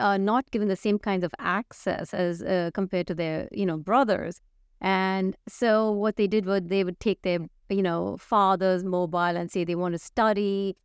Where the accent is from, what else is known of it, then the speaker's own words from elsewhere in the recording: India; moved away as an adult; also born or lived in United States; now in Netherlands; I'm like a middle class, urban, you know, woman who grew up in India but left and went to the US to blah, blah, blah, right? And now I'm in the Netherlands.